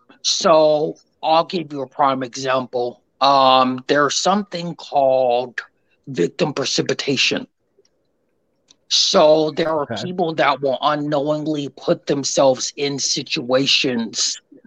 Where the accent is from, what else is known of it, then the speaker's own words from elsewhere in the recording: Colorado, United States; I am from Colorado. I'll say that.